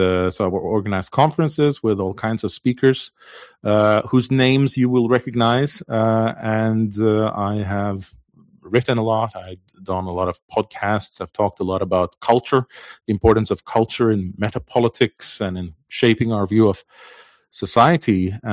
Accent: Faroe Islands; I'm from the Faroe Islands. The Faroe Islands is a very little country, 18 small islands in the middle of the Atlantic Ocean with about 57,000 people. It's a semi-autonomous part of Denmark.

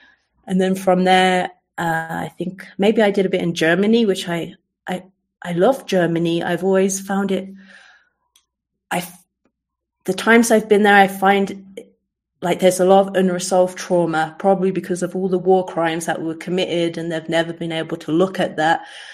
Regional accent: Coventry, West Midlands, United Kingdom; From growing up in Coventry, I finally found like there was more peace in my mind

